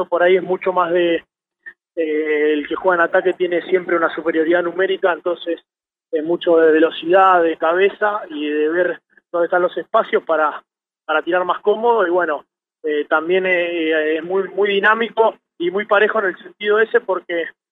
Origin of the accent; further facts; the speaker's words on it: Trelew, Chubut, Argentina; Yo soy de Trelew, en Trelew iba al colegio Padre Juan Mucio